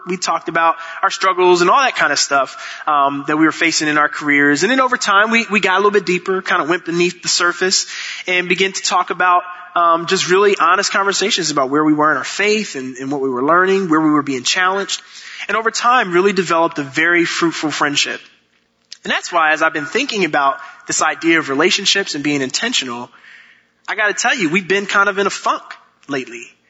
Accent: Philadelphia, Pennsylvania, United States; Told him I was from Philadelphia.

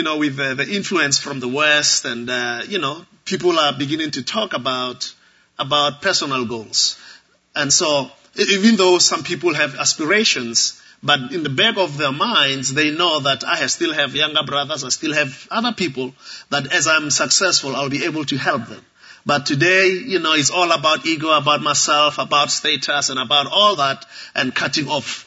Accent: Mamelodi, Gauteng, South Africa; I'm from Johannesburg, South Africa. In fact, outside Johannesburg, in a township called Mamelodi.

